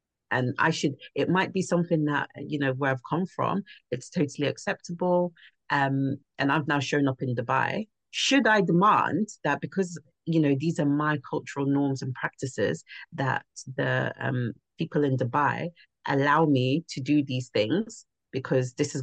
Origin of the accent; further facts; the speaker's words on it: Ireland; moved away; I'm an Irish immigrant